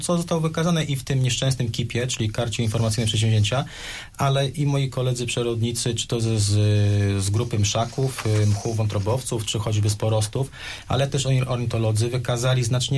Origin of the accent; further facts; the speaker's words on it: Lubusz Voivodeship, Poland; ja generalnie nie jestem z południa Zielonej Góry, jestem bardziej z północy